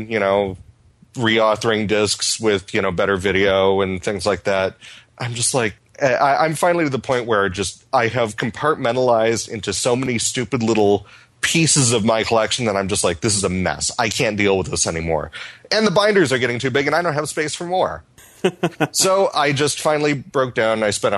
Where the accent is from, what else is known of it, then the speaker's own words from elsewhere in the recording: Detroit, Michigan, United States; I grew up in Detroit. The only second language I know is hate.